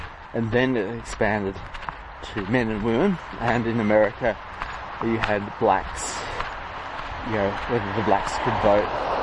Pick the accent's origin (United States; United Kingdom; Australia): Australia; You have to, you can't refuse to do duty as an Australian.